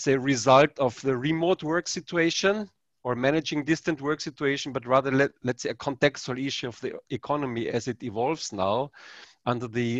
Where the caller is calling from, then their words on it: Vienna, Austria; I'm zooming in from Vienna, Austria. It's evening here.